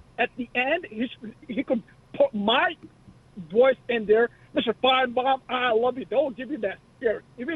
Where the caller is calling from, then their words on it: Bangladesh; Bangladesh.